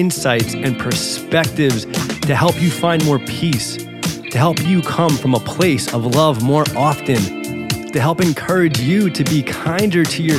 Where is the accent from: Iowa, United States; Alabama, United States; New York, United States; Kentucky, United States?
New York, United States; but I'm originally from New York. I lived in the city for about 8 years.